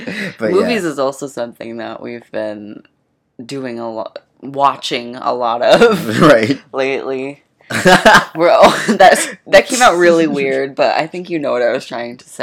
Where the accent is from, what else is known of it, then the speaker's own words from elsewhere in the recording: New York, United States; I'm from New York, like, upstate New York, not from the city, right.